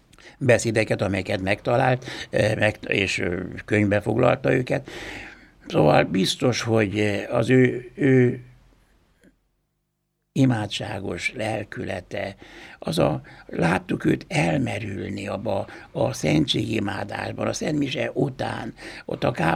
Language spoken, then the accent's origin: Hungarian; Beliu, Arad County, Romania; és Bélben ott nőttem fel, ott a falunak nagy része román, ugye, és akkor a hetedik osztályt is ott jártam román iskolában, mert magyar osztályokat megszüntették, és tudtam románul.